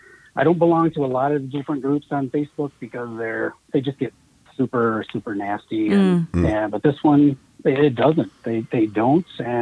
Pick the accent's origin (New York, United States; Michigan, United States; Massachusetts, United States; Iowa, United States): Michigan, United States; No, I don't. I was born and raised in Michigan. And so, we don't have mountains. We have kind of hills. I moved out here for work.